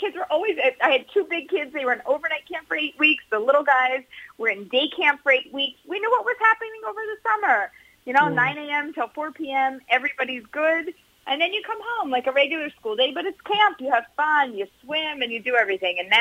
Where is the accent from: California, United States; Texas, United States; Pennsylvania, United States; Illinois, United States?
Pennsylvania, United States; Philadelphia; I'm from Philadelphia, and we had pretty hot, humid summers.